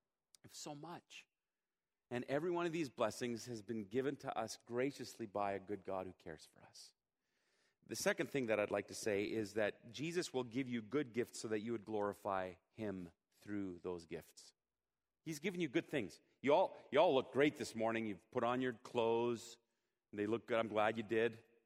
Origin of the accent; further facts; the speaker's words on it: Germany; You know, growing up in Germany, there were times when we would have lots of company, and you know, mom and dad being on a missionary salary, it was tight at times.